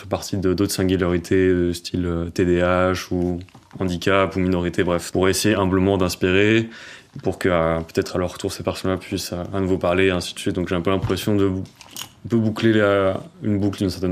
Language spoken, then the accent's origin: French; Romans-sur-Isère, Auvergne-Rhône-Alpes, France; J'ai 30 ans, je viens de Romans-sur-Isère.